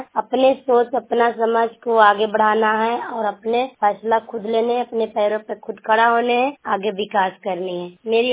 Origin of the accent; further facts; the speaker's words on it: Chirogaon, Bihar, India; मैं हरनौत ब्लॉक चिड़ोगांव जिला नालंदा के रहने वाली हूँ